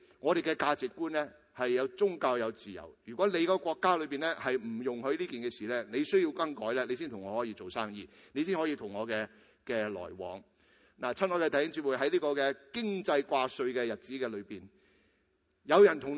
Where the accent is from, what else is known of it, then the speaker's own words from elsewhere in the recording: Canada; 我作为一个加拿大人，我系应该以自己嘅国家为荣